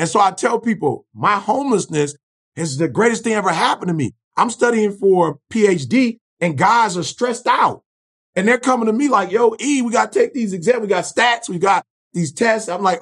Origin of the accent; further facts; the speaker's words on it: Detroit, Michigan, United States; I'm sorry. I'm from Detroit.